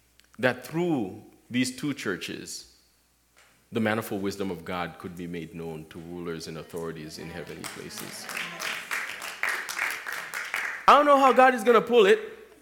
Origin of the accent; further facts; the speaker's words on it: Haiti; You know, I used to live in Haiti. Oh, I grew up in Haiti.